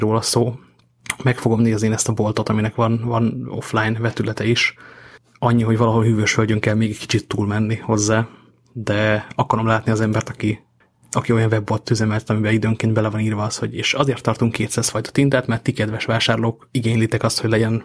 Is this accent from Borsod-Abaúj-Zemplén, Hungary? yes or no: yes; Miskolc, Borsod-Abaúj-Zemplén, Hungary; jártam otthon Miskolcon a családnál